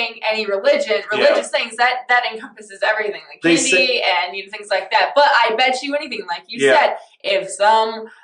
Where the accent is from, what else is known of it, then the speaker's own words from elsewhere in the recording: Michigan, United States; Seriously, growing up in Michigan, we lived there all our life until moving to Missouri.